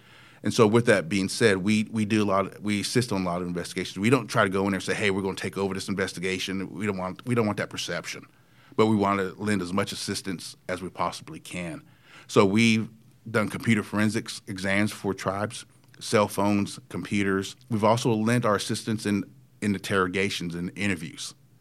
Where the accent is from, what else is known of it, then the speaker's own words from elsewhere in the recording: Henrietta, Oklahoma, United States; also born or lived in Dallas, Texas; But I grew up in Henrietta. But let me backtrack really quick. I did grow up in Dallas, first 9 years of my life. Then we decided to move back because of my dad's job.